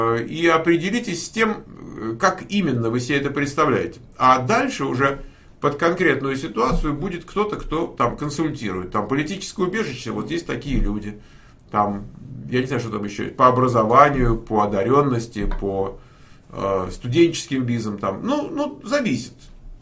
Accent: Moscow, Russia; Ну, то есть я родился в Москве. Я в Москве жил, потому что я там родился, я там вырос.

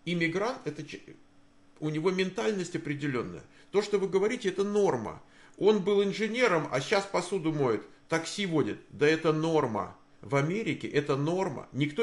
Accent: Moscow, Russia; Вот я родился и вырос в Москве.

